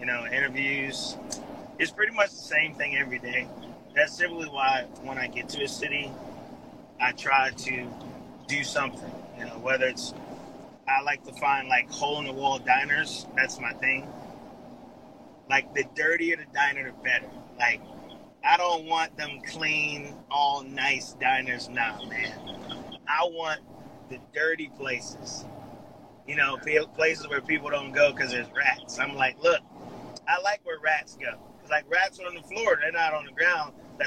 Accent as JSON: {"language": "English", "town": "Milton", "region": "Delaware", "country": "United States", "said": "So I am from Milton, Delaware, where it all happens."}